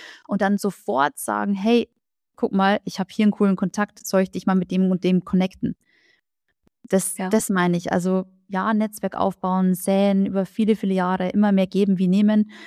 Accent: Bavaria, Germany; bei uns in Bayern und auch da, wo ich herkomme, Regensburg, München, die Ecke

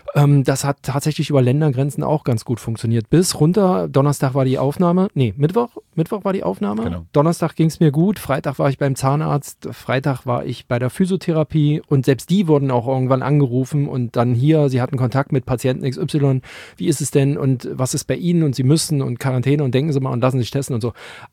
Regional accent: Magdeburg, Saxony-Anhalt, Germany; da ich ja noch in meiner Heimat war, in Magdeburg

